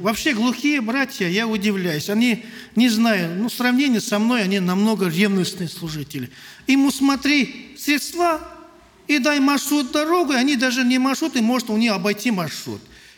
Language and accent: Russian; Kazakhstan; мы, казахи любят бешпармачить, мясо кушать.